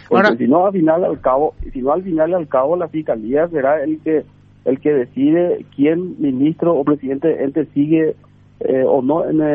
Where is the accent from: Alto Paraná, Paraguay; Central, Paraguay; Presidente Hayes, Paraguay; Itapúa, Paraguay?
Alto Paraná, Paraguay; yo soy oriundo de Alto Paraná